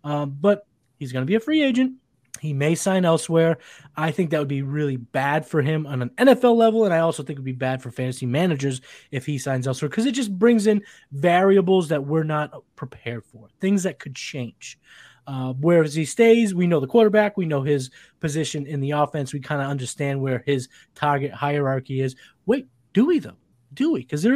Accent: Massachusetts, United States; I'm from Massachusetts, so we can't bet here.

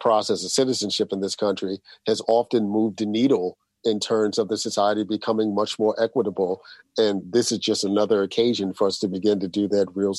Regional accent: New York City, New York, United States; You know, I grew up in New York City and am old enough to remember where we used to celebrate, you know, Abraham Lincoln's February 12th birthday

